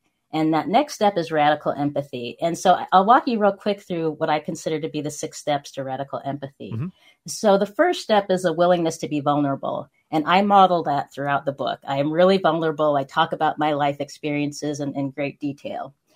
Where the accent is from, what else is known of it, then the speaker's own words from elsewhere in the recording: Spokane, Washington, United States; I grew up in Spokane, Washington, and it's a very, you know, less than 1% Black when I grew up.